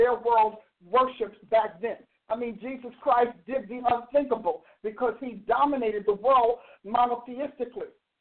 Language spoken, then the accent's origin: English; Newark, New Jersey, United States; Hey, you know what? I grew up in Newark. What can I tell you?